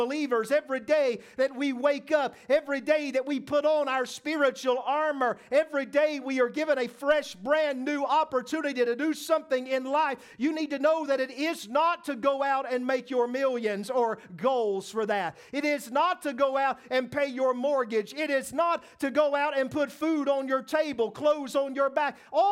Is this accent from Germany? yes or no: yes; Germany; By growing up in Germany, I became very interested in World War II history, because it was literally everywhere that you looked.